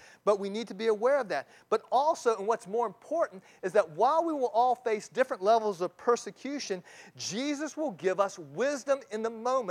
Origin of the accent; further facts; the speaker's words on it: Virginia Beach, Virginia, United States; Well, I grew up in Virginia Beach, and so there are a lot of sailors.